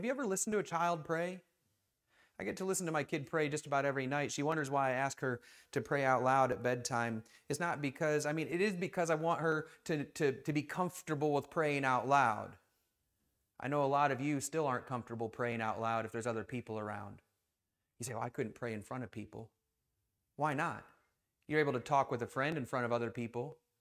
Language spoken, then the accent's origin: English; Michigan, United States; you know, I grew up in Michigan, and they say, oh, we went down to Florida over Christmas break